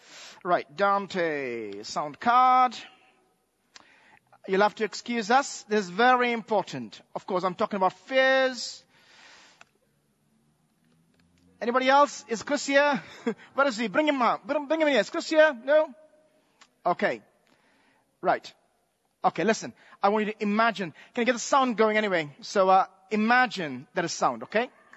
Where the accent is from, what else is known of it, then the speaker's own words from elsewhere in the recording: Bangalore, Karnataka, India; Growing up in Bangalore, I used to watch these planes coming into Bangalore Airport, and I used to say, I really want to go on an aeroplane.